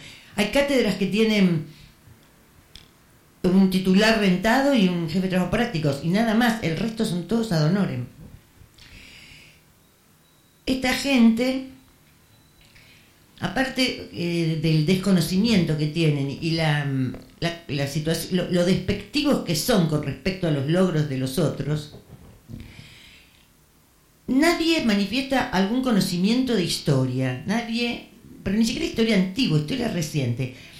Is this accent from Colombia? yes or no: no; Argentina; Una de las cosas que creo que nos salva, no solo como argentinos, que es que nos podemos reír rápidamente